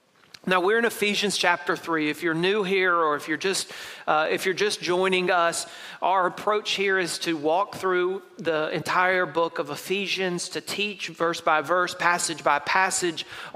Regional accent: Knoxville, Tennessee, United States; when I was growing up in Knoxville, Tennessee, occasionally my parents would take me and my siblings to an event

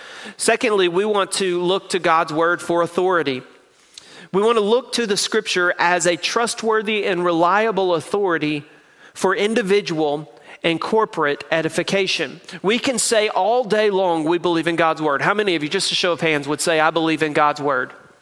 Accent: Tennessee, United States; also born or lived in Mississippi; let me remind you that I was born in Mississippi and they learned me to read in East Tennessee where I grew up.

